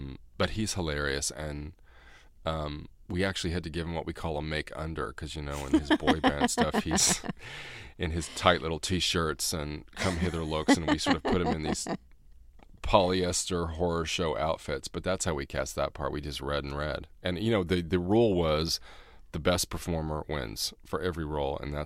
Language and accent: English; Indianapolis, Indiana, United States; I mean, I grew up in Indianapolis, Indiana, but I thought that I was on Broadway.